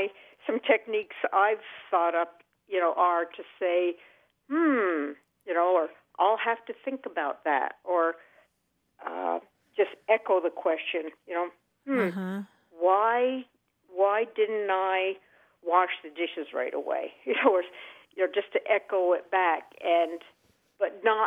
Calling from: Burlington, Vermont, United States; I'm calling from Burlington, Vermont.

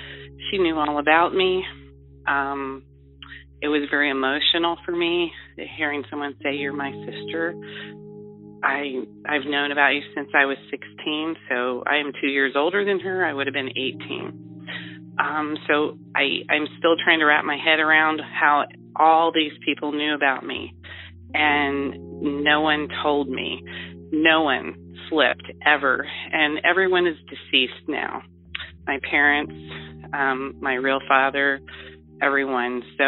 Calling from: Ohio, United States; Hi, Danny. I am calling from Ohio. I am 60 years old, just turned 60.

